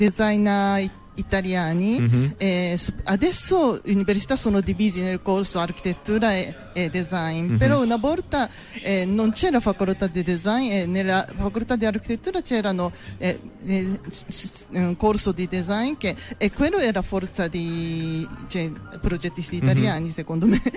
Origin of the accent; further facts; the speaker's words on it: Tokyo, Japan; Italian is a second language; moved away as an adult; now in Milan, Italy; sono giapponese di Tokyo, sono nata e cresciuta in centro Tokyo